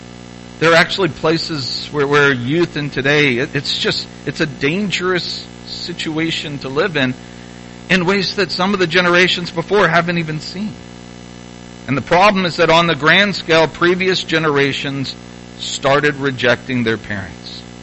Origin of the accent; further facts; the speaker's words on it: Madison, Indiana, United States; I read an article, a nationwide published article about my hometown. Well, it was, I lived in the suburb of this metropolis of Madison, Indiana, population about 25,000 or so.